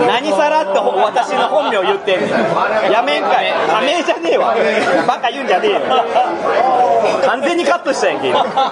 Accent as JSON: {"language": "Japanese", "region": "Tokushima", "country": "Japan", "said": "徳島に来てうちの実家の寿司を作ってください。"}